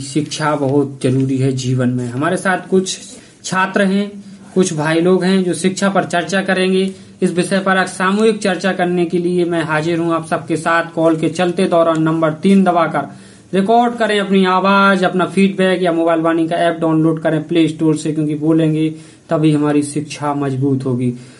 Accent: Jhansi, Uttar Pradesh, India; हम तो उस नगरी से हैं, उस वीरांगना की नगरी से हैं, झांसी महारानी लक्ष्मीबाई

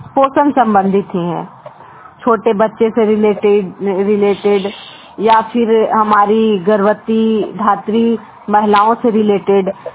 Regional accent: Bihar, India; मैं नवादा डिस्ट्रिक्ट से बिलोंग करती हूँ।

